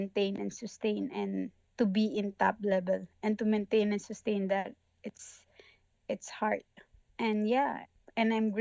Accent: Philippines; from Philippines, representing Philippines in weightlifting.

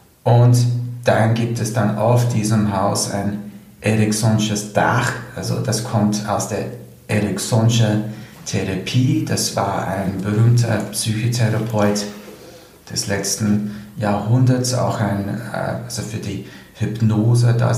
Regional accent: United Kingdom; German is a second language; now in Austria; Wie man wahrscheinlich hören kann von meiner Sprache her, meiner Aussprache, bin ich nicht ursprünglich aus Österreich, sondern ich komme aus Großbritannien und habe mich hier dann war dann 2006, 2007 angefangen, also mich hier dann ausbilden zu lassen

